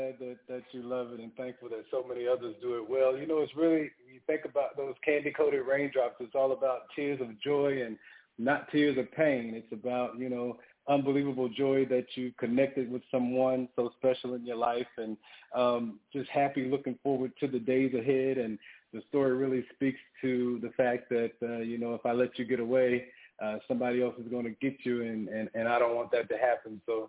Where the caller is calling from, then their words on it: Atlanta, Georgia, United States; I am calling in from Atlanta, Georgia.